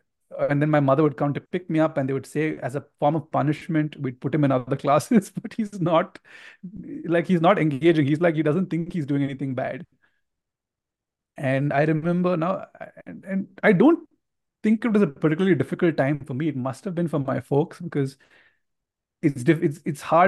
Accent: Mangalore, Karnataka, India; English is a second language; I had no understanding of the English language. I couldn't speak it. And because I came from Mangalore

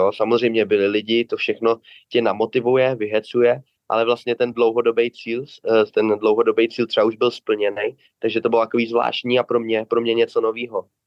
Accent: Prague, Czechia; já jsem pocházím z Prahy, celý život jsem byl v Praze, nebyl jsem nikde na hostování

